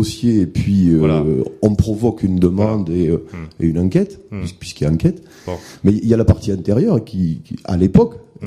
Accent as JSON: {"language": "French", "town": "Perpignan", "region": "Occitanie", "country": "France", "said": "je suis enseignant, je viens de Perpignan."}